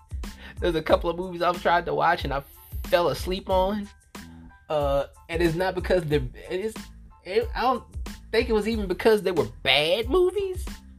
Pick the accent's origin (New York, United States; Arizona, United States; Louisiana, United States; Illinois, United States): Louisiana, United States; New Orleans; Cause I'm from New Orleans, and I be looking at these movies, I was like, this ain't New Orleans, you know, I'm from New Orleans, so I'm like, this ain't authentic at all, bruh.